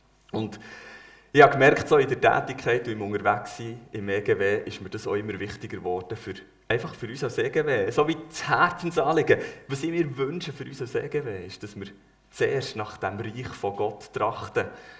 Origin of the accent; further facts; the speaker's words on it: Kerzers, Fribourg, Switzerland; Ich bin ein Sohn vom Vater im Himmel und komme von Kerzers. Ich bin aktuell dort mit meiner Familie am Wohnen. Das ist auch mein Ort, wo ich geboren bin.